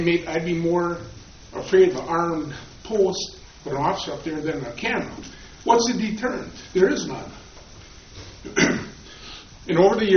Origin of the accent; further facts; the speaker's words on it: Kewaunee, Wisconsin, United States; I'm from Kewaunee, Wisconsin.